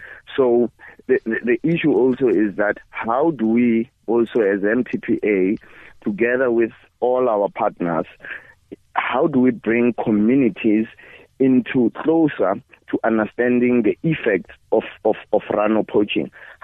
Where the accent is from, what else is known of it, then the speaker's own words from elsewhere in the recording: Bushbuckridge, Mpumalanga, South Africa; born there; because I was born in Bush Buckridge, which is really, you know, neighboring with Kruger National Park.